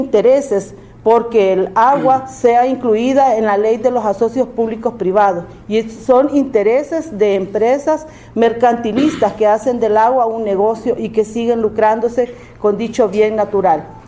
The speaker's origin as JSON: {"language": "Spanish", "country": "El Salvador", "said": "es una demanda que hacemos como pueblo salvadoreño"}